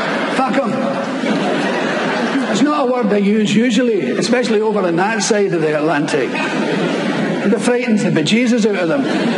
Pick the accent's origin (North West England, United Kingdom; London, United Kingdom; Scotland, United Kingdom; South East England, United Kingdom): Scotland, United Kingdom; Glasgow; But being a Glaswegian, I'm used to it, you know.